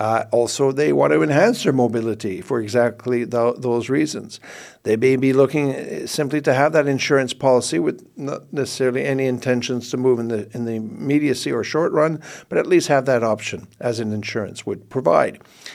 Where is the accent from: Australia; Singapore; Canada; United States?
Canada; I'm a Canadian that's been involved in this investment migration industry for over 30 years.